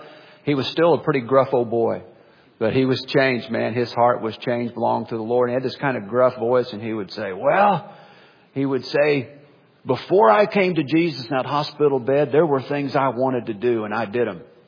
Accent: Springfield, Missouri, United States; I was born and raised in Greene County, Missouri, the Springfield area, raised on the north side of town.

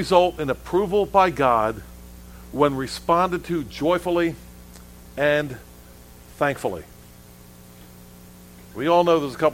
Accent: United States; born there; I was born here in America.

